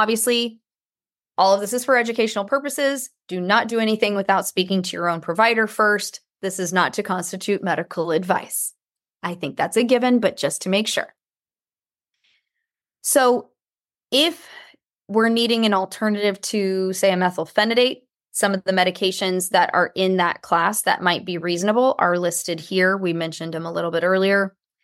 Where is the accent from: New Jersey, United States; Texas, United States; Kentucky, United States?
Texas, United States; And yes, I'm from Texas. That's where that analogy comes from.